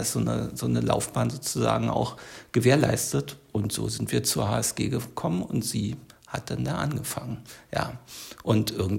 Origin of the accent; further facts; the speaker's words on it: Berlin, Germany; now in Stadthagen, Germany; Aufgewachsen bin ich in Berlin und bin dann vor eben 18 Jahren für den Job hier in die Gegend gekommen.